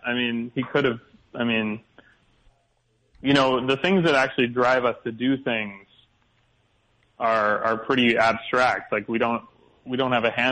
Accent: Canada; So I'm from Canada. I'm a Canadian comedian

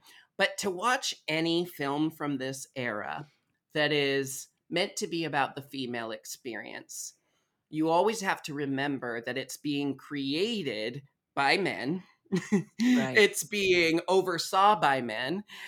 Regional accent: Portland, Oregon, United States; I was raised in Portland, Oregon.

